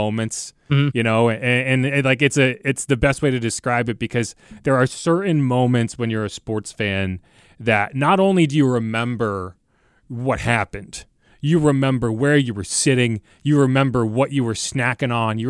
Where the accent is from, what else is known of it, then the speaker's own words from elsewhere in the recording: Connecticut, United States; So I grew up in Connecticut. I was a big Giants fan, and the David Tyree helmet catch.